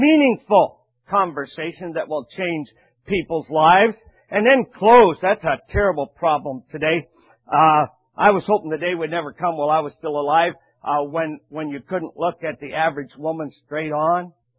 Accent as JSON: {"language": "English", "region": "Nebraska", "country": "United States", "tie": "born or raised there", "said": "I'm from Nebraska. I grew up in Nebraska, so I'm naturally a fan of the national champion Cornhuskers from Nebraska."}